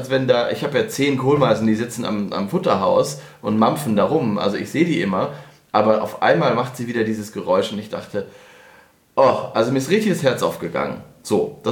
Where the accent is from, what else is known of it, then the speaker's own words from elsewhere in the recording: Northwest Germany, Germany; das hätte ich natürlich nie gedacht als Kind früher, weil ich komme ja aus dem Nordwesten.